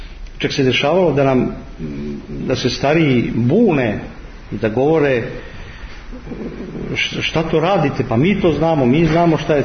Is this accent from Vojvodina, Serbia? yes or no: no; Belgrade, Serbia; ja sam odrastao u Beogradu